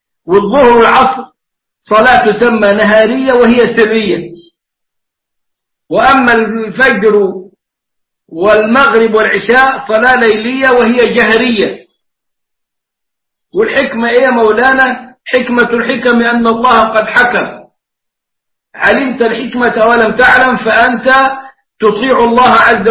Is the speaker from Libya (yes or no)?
no; Egypt; والشيخ أسامة عبد العظيم نفذ السنة دي عندنا في مصر